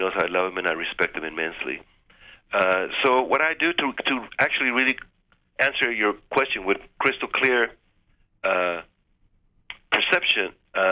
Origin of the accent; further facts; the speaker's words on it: San Francisco, California, United States; I grew up in San Francisco at a time when it was ground zero for consciousness revolution and expansion.